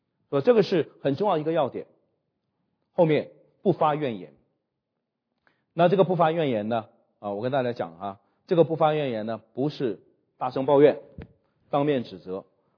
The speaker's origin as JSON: {"language": "Chinese", "country": "China", "said": "我们中国人比较内敛啊，我们比较很少当面去指责别人，埋怨别人，我们很少的。"}